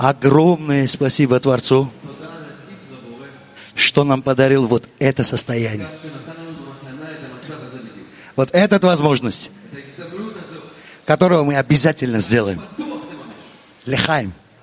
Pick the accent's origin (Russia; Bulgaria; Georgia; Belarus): Georgia; Tbilisi; Мои дорогие, я приехал из Тбилиси.